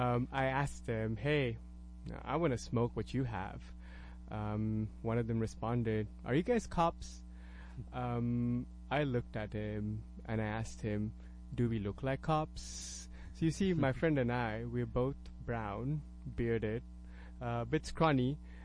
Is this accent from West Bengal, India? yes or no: yes; Kolkata, West Bengal, India; born there; So I was born in Calcutta, a city in the eastern part of India. It used to be the capital of the British Empire.